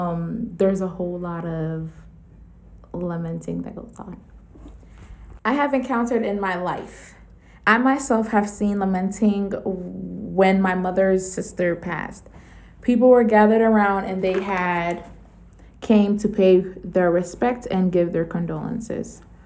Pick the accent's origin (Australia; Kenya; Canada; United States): Kenya; ask me pointed questions about my experiences as a Kenyan